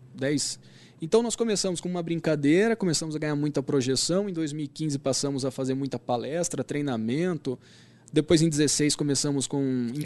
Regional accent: Campinas, São Paulo, Brazil; eu sou de Campinas.

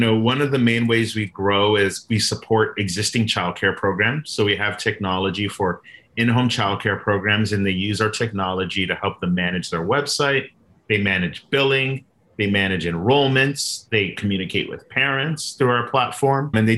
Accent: Miami, Florida, United States; my parents are immigrants. They're from Honduras. I grew up in Miami. I was the first in my family to go to college.

